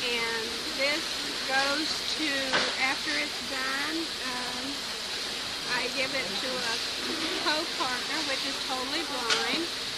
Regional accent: Black Mountain, North Carolina, United States; and I'm from Black Mountain

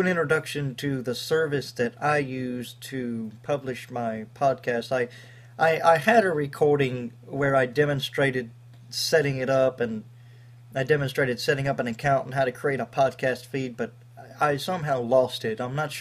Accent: Fort Worth, Texas, United States; I'm from Fort Worth, Texas

